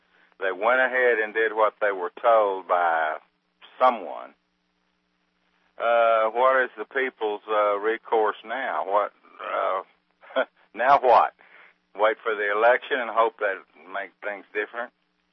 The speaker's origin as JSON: {"language": "English", "region": "Texas", "country": "United States"}